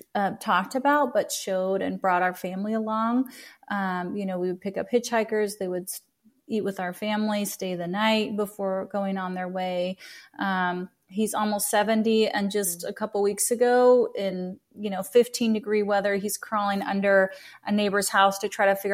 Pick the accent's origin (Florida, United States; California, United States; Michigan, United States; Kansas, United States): Kansas, United States; And for a lot of people, I grew up in Kansas, it was like, you know, a lot of the guys were rejected by their families.